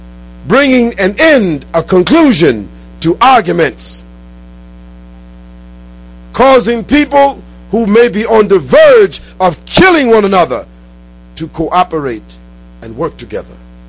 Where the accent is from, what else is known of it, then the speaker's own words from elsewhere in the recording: Brooklyn, New York, United States; And I was raised in Brooklyn